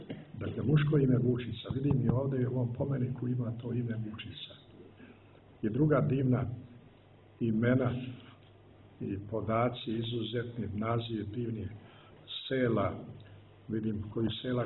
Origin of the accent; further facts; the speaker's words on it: Old Herzegovina, Montenegro; ja nikad nisam porekao da sam Hercegovac, nego mi je to čast da bude Hercegova, stara Hercegovina, ili Brđanin.